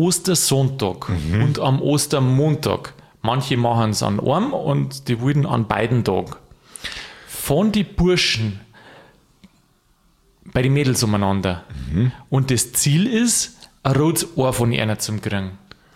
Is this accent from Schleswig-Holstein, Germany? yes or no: no; Bavaria, Germany